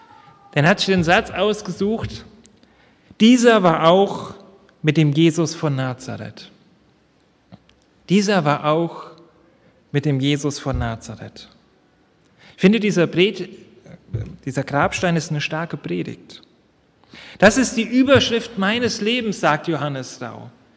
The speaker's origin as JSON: {"language": "German", "region": "North Rhine-Westphalia", "country": "Germany", "tie": "born there", "said": "Ich komme gebürtig aus Nordrhein-Westfalen und ich habe in Wuppertal studiert."}